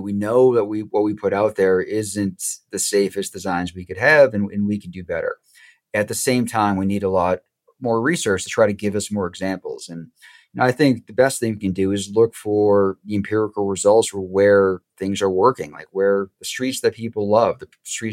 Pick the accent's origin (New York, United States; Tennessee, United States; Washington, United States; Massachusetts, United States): Massachusetts, United States; Boston; when I grew up in the Boston area, people could point the streets that they love.